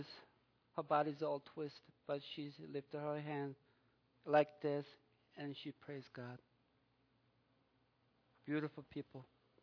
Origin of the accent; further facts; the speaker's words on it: United States; That brings a disappointment to our brothers and sisters in Bulgaria or give an impression I'm ugly American.